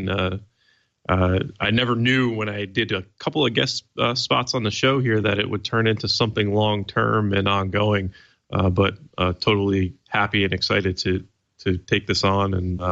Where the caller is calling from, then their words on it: New Jersey, United States; This is my man cave at home in New Jersey.